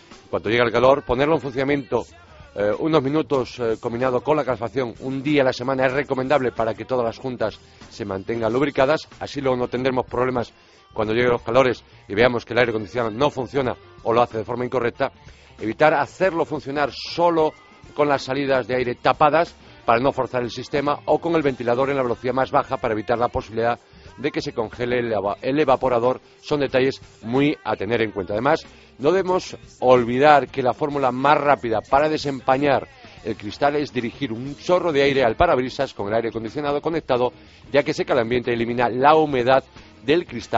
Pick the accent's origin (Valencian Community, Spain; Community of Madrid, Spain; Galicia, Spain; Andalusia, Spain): Galicia, Spain; Vigo; se fabrica en exclusiva en mi tierra, en Vigo